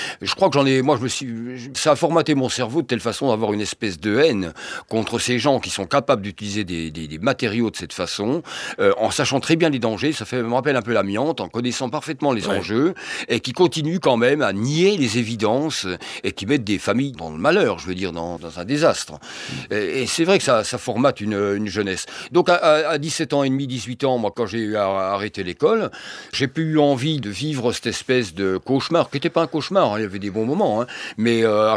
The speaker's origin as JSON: {"language": "French", "town": "Cherbourg", "region": "Normandy", "country": "France", "tie": "born there", "said": "Moi, je suis né à Cherbourg."}